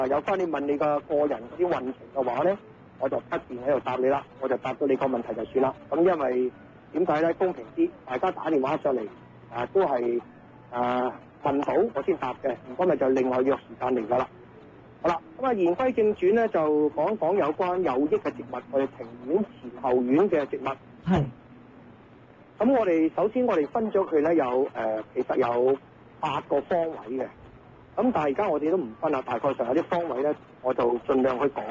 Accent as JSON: {"language": "Cantonese", "country": "China", "said": "我哋中國人咧就十二個生肖嚇，咁係好正常嘅嘢"}